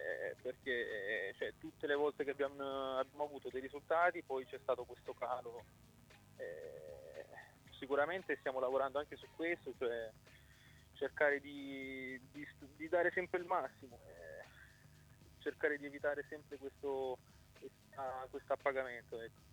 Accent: Lecce, Apulia, Italy; io vengo da Lecce e quindi cioè, vivo vicino al mare

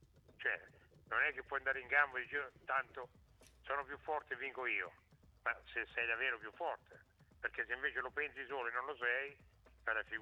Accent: Marche, Italy; Sì, ma sono un marchigiano.

